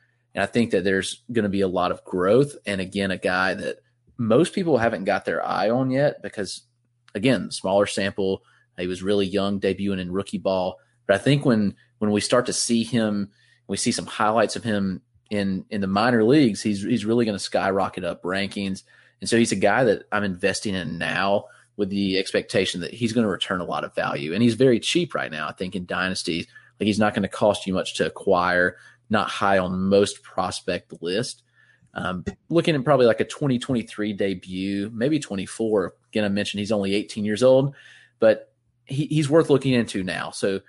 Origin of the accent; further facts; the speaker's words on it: Greenville, South Carolina, United States; the Red Sox single-A team is in my hometown in Greenville, South Carolina.